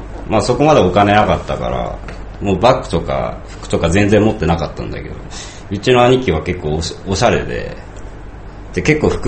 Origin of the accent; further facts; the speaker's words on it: Miyagi, Japan; moved away as an adult; そうですね、地元宮城なんですけど、